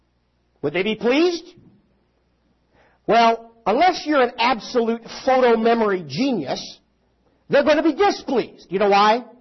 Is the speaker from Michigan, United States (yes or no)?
yes; Livonia, Michigan, United States; My hometown, actually, in Livonia, a few years ago